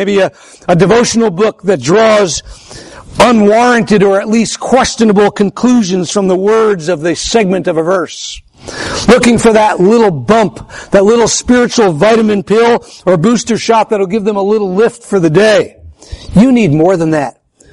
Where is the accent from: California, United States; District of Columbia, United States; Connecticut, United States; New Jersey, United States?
New Jersey, United States; Growing up in New Jersey as a teenager, the majority of people around me would have encouraged Christian faith.